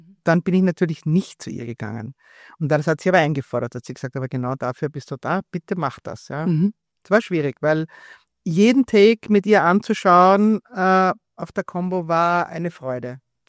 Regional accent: Vienna, Austria; accent: Viennese; Also mein einziger Dialekt, den ich so kann, ist Wienerisch.

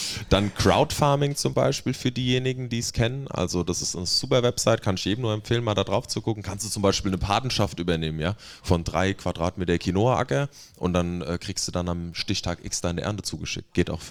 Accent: Hesse, Germany; Wir kommen aus der Wetterau, das müssen wir auch nach außen tragen.

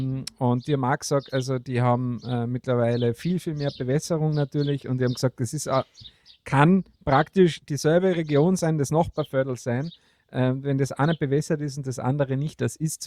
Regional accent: Austria; Was ja bei mir als Österreicher

